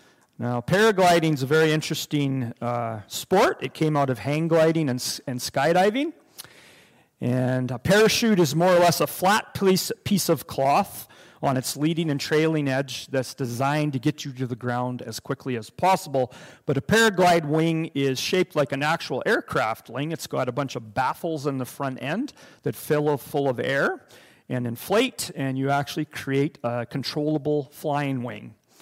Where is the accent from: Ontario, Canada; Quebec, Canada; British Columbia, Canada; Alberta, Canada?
Alberta, Canada; Wetaskiwin; I'm only from Wetaskiwin, not far away. I've been pastoring there for 10 years at Ebenezer Baptist Church